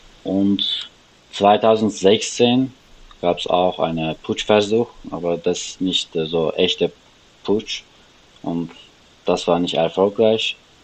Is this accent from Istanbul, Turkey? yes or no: yes; Istanbul, Turkey; German is a second language; now in Germany; Ich komme aus Istanbul und ich bin seit 4 Jahren in Deutschland. Mhm. Also deswegen, mein Deutsch ist nicht perfekt, aber geht.